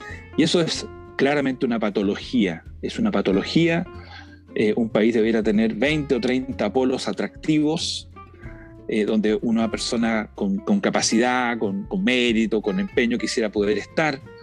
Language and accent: Spanish; Santiago, Santiago Metropolitan Region, Chile; yo soy capitalino, yo toda mi vida, como te decía, he vivido en Santiago, no voy a darme las de alguien de provincia